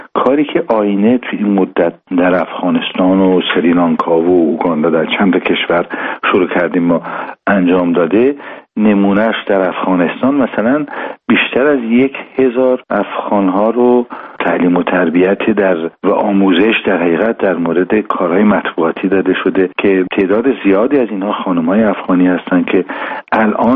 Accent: Iran; به عنوان یک ایرانی خودم

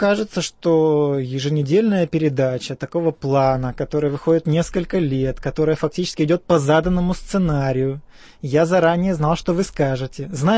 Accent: Moldova; Надо было с самого начала сказать, что я молдаванин.

